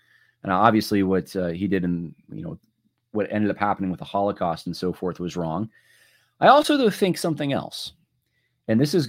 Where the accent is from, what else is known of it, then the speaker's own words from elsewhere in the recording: United States; And yes, I'm probably biased because I'm an American